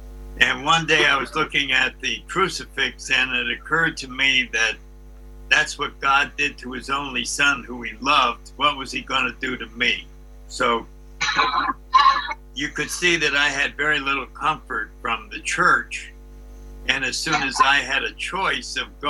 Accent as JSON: {"language": "English", "region": "Connecticut", "country": "United States", "tie": "born or raised there", "said": "I grew up in Connecticut, up in New England, and the one thing we knew up in New England was that we were smarter than the rest of the country."}